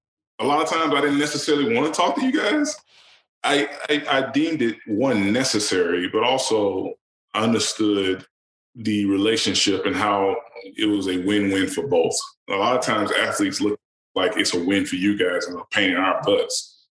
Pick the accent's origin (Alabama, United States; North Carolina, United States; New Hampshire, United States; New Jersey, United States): Alabama, United States; Kelsen; me growing up in Kelsen, Alabama, no one would believe that I had the opportunity to do what I've done